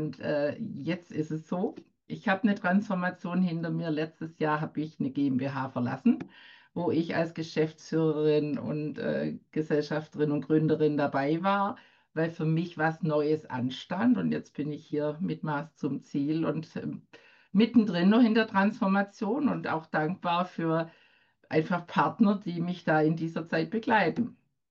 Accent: Baden-Württemberg, Germany; born there; now in Ludwigshafen, Germany; bei Mannheim, Ludwigshafen, wohne jetzt seit über 30 Jahren auch hier, bin aber eine gebürtige Schwäbin von der Schwäbischen Alb und auch noch wichtig, ich bin eine Bauerntochter.

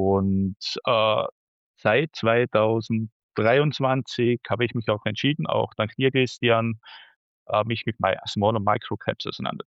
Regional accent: Tyrol, Austria; Ich komme, wie man hört, aus Österreich, aus dem schönen Tirol.

